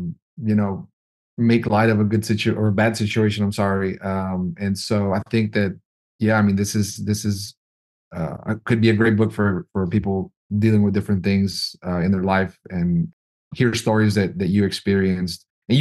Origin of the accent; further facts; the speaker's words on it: Brownsville, Texas, United States; I didn't. I grew up in Brownsville.